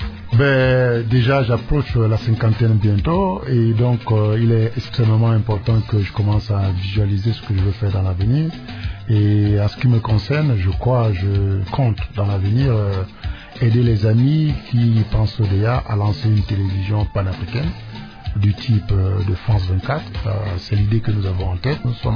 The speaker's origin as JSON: {"language": "French", "country": "Cameroon", "said": "je suis né un certain 28 octobre, je suis Camerounais bien sûr"}